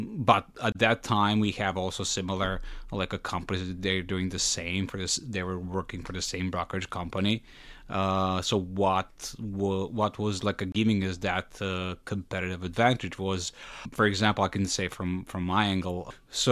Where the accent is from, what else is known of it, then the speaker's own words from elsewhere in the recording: Serbia; now in United States; Well, I came from Serbia in 2014 here in the States, actually, to be really precise, in Rockville, Maryland.